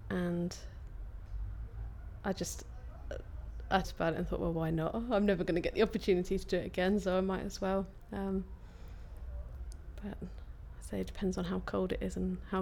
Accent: East Midlands, United Kingdom; now in Derbyshire, United Kingdom; I was born on the 3rd of April 1978. I'm originally from Northamptonshire but I now live in Derbyshire.

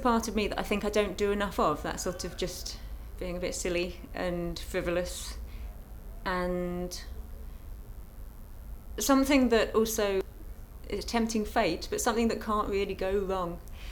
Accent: East of England, United Kingdom; now in Liverpool, United Kingdom; I live in Liverpool, I have for 10 years. Before that, I grew up in Hertfordshire. And my date of birth is 4th of October 1977.

